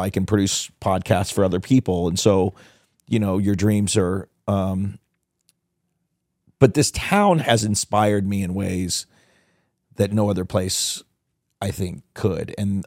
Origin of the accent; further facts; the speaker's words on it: Texas, United States; now in Los Angeles, United States; You know, I'm from LA and, or I'm from Texas, but I moved to Hollywood to try to be something.